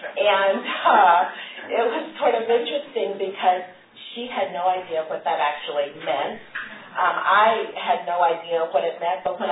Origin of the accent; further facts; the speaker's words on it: Mobile, Alabama, United States; born there; I was born in Mobile, Alabama, and as the fifth of six children.